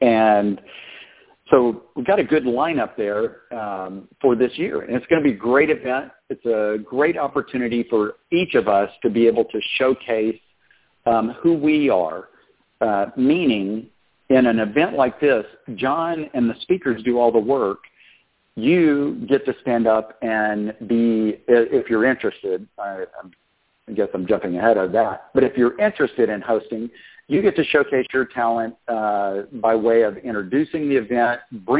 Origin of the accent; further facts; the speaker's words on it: Austin, Texas, United States; I'm from Austin, Texas.